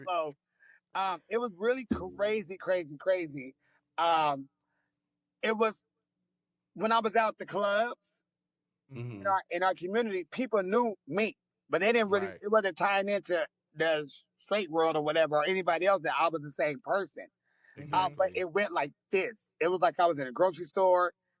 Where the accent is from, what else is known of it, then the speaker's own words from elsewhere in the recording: San Diego, California, United States; because I'm from San Diego, and they was having a … contest because she was coming to town.